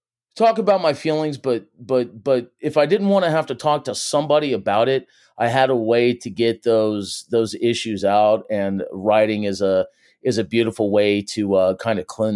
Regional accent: Houston, Texas, United States; Well, I was born in Houston, Texas. Birthday is June 20th, 1975.

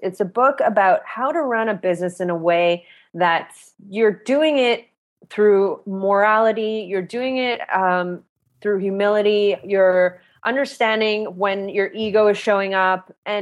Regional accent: Toronto, Ontario, Canada; I'm from Toronto, and that's like one thing that's different from West Coast is like, I have to schedule everything.

